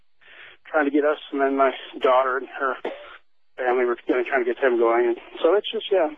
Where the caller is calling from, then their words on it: Missouri, United States; I'm calling from Missouri.